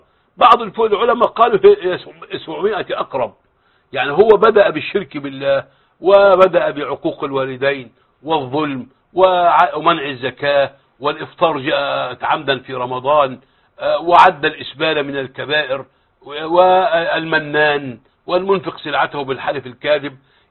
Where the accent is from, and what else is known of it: Egypt